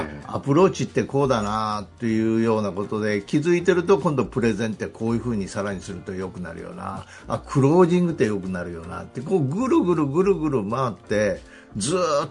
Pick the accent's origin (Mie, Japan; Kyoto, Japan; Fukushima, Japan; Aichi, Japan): Kyoto, Japan; 京都人としては